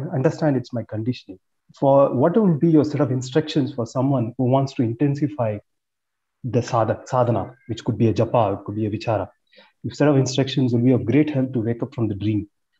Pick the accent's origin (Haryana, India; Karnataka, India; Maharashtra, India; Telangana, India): Karnataka, India; Bangalore; I'm from Bangalore.